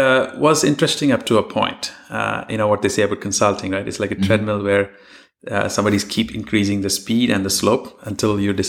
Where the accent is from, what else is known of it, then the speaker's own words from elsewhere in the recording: India; I don't think that's the same of the case with a lot of kids growing up in India now. They all want to be part of startups. Startups were not cool 20 years ago. It didn't exist back when I grew up.